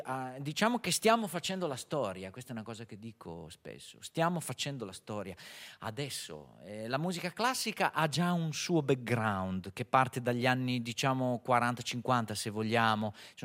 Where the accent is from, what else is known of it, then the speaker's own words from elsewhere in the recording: Rimini, Emilia-Romagna, Italy; born there; io sono romagnolo di estrazione, nasco sulle colline di Rimini